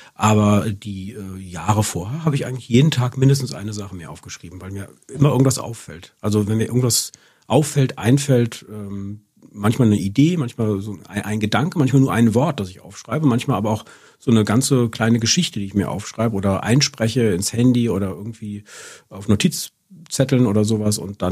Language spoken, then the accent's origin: German; Rüsselsheim, Hesse, Germany; also ich bin aufgewachsen in Rüsselsheim, also alles Rhein-Main-Gebiet zwischen Frankfurt und Mainz